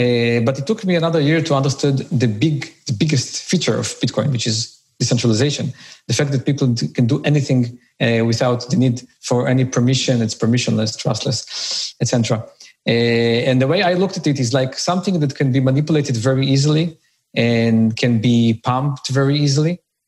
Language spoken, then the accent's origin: English; Israel; English is a second language; I'm originally from Israel, now living in Tel Aviv.